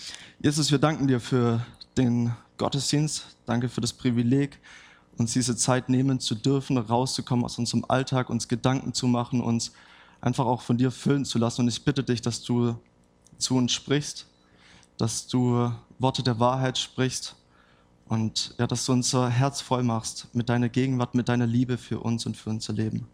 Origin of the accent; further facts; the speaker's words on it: Baden-Württemberg, Germany; ich bin Schwabe und das ist so ein angeborener Defekt, den wir alle mitbringen.